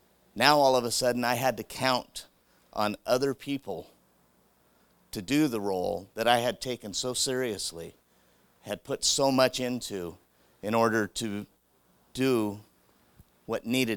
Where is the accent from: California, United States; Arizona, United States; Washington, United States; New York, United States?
Washington, United States; Kelso; I was born and raised in Kelso. Spent pretty much all my life here, except for a brief stop in an elementary school up north when my dad was working highway construction.